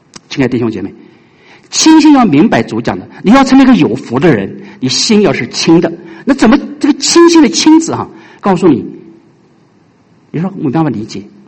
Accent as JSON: {"language": "Chinese", "country": "China", "said": "我们中国人唱京剧的时候，你唱京剧哈，你唱京剧的时候脸上不是有脸谱吗？"}